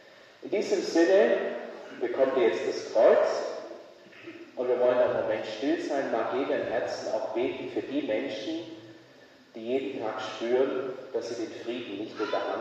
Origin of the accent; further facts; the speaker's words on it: Bavaria, Germany; Aus der Ecke, wo ich herkomme, zwischen Menningen und Kempten, gibt es Maria Steinbach